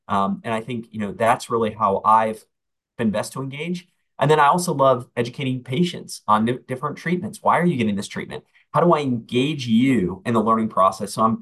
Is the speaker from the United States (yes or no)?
yes; Clearwater Beach, Florida, United States; now in Atlanta, United States; So I grew up in Clearwater Beach, Florida. I would surf on the beaches when there were storms because Clearwater Beach doesn't have the biggest waves, but I really enjoyed it.